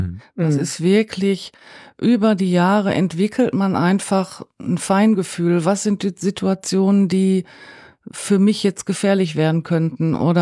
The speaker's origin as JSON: {"language": "German", "town": "Gelsenkirchen", "region": "North Rhine-Westphalia", "country": "Germany", "said": "Ich komme eigentlich aus Gelsenkirchen"}